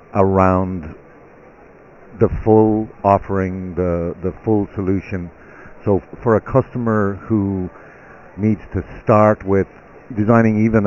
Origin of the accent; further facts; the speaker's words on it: Ireland; now in Boston, United States; So I'm an Irishman. Moved to the U.S. in 1986.